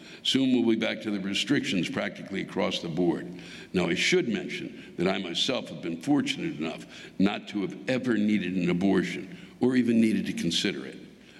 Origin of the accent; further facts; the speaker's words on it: St. Louis, Missouri, United States; now in Indiana, United States; In my hometown of St. Louis, Hoosier means redneck